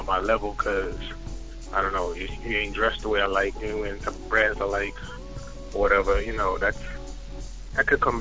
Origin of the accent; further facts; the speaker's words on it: Brooklyn, New York, United States; now in Boston, United States; I'm calling from Boston.